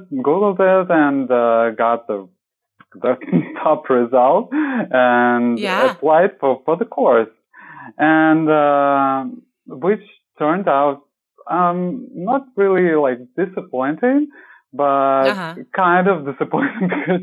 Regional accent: Moscow, Russia; English is a second language; I'm from Russia, from Moscow.

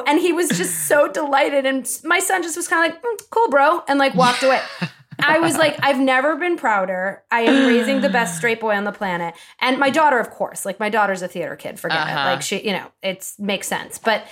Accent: Boston, Massachusetts, United States; I'm actually from the Boston area.

